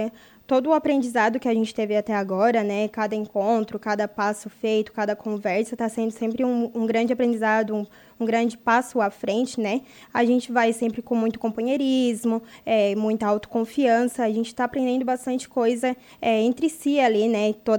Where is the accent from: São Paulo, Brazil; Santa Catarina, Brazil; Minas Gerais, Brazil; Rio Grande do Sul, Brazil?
Santa Catarina, Brazil; Urussanga; Uruçanga, claro, é onde eu nasci, eu cresci, aprendi muitas coisas, né? Uruçanga é um meu lugar, assim, um amor para mim, né? Que é o lugar onde que eu vivo